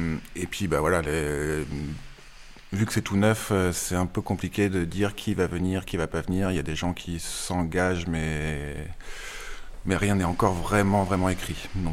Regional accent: Aubusson, Nouvelle-Aquitaine, France; also born or lived in Bourganeuf / Felletin; Alors, je suis né à Bourganeuf, mais j'y suis juste né. Après, j'ai grandi vraiment à Aubusson, Felletin, sur ce territoire-là, quoi. Et je suis parti assez jeune, revenu il y a un peu plus de 10 ans

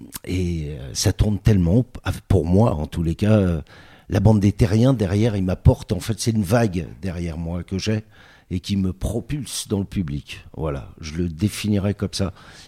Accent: Paris, Île-de-France, France; Alors pour ma part, moi je viens de Paname, je suis parisien, je suis né à Pigalle.

